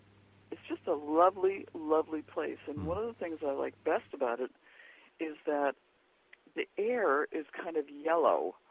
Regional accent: Long Island, New York, United States; when I was a kid, when I was growing up on Long Island, I would draw people with brown faces and wide noses and curly hair

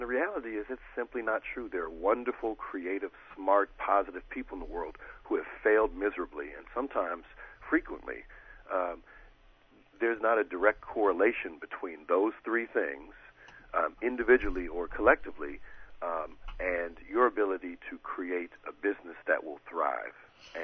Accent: Chicago, Illinois, United States; So when people find out that I'm from Chicago, for instance, a lot of people joke and say, hey, do you know President Obama?

